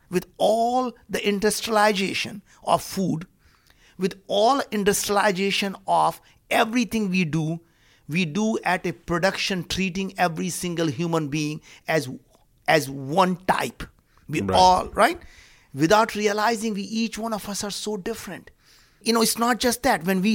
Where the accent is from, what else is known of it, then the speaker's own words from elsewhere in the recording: Western India, India; moved away as an adult; now in United States; We grew up very poor. We didn't have food to eat. I grew up in India.